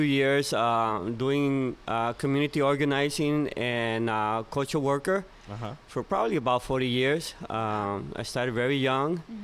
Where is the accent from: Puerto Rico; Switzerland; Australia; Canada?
Puerto Rico; Dorado; also born or lived in Chicago; I was born in Chicago. Mm-hmm. At the age of six, I moved with my mom to Puerto Rico.